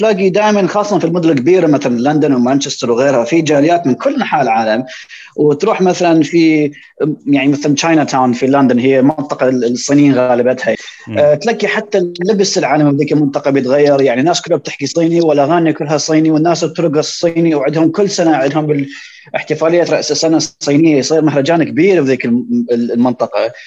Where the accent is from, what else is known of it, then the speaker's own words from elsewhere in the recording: Iraq; إحنا بالنسبة لنا كعراقيين الرقص بالنسبة لنا شيء كثير مهم